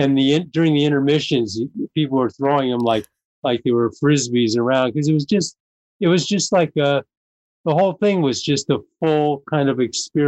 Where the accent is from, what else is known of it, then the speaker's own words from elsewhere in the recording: Venice, California, United States; we grew up in Venice, California. And so that's close to where Santa Monica was.